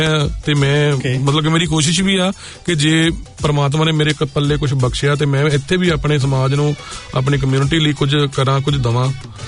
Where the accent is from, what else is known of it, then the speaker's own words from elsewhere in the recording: Wajidpur, Punjab, India; now in New Zealand; ਮੇਰੇ ਪਿੰਡ ਵੱਲੋਂ ਅੱਧਾ ਵਜੀਦ ਨਿਊਜ਼ੀਲੈਂਡ ਦੇ ਵਿੱਚ ਬੈਠਾ ਆ।